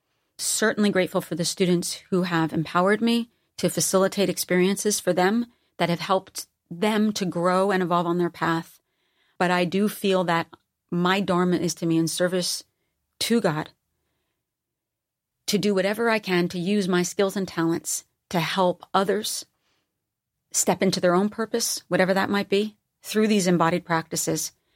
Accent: East Coast, United States; Because I'm from the East Coast and a blue collar environment, there is no way the people in my life would ever allow me to buy my own hype.

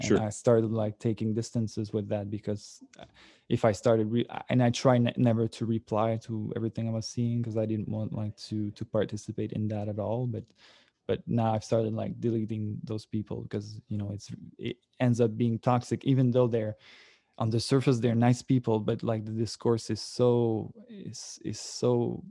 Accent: Sorel, Quebec, Canada; Well, I come from Sorel, which is like a small town, like about an hour from Montreal, where there's basically no immigration at all.

